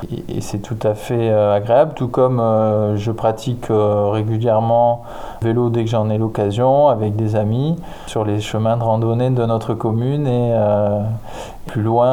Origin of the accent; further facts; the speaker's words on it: Nouvelle-Aquitaine, France; je suis originaire de Dordogne et donc j'ai beaucoup de famille sur l'agglomération périgourdine et en Dordogne.